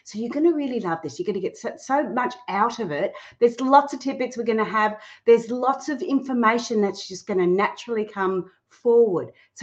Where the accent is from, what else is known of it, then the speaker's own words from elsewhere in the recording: Gold Coast, Queensland, Australia; Well, I'm from the Gold Coast, Queensland. So we're both Australians on this podcast today